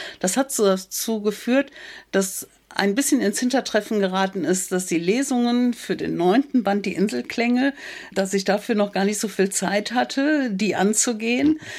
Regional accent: Erpel, Rhineland-Palatinate, Germany; in Erpel-Unkel, also meine Heimat, zu lesen

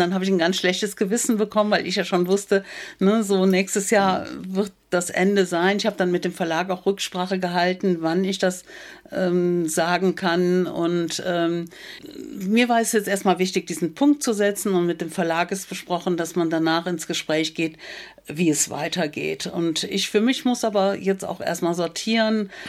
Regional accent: Erpel, Rhineland-Palatinate, Germany; in Erpel-Unkel, also meine Heimat, zu lesen

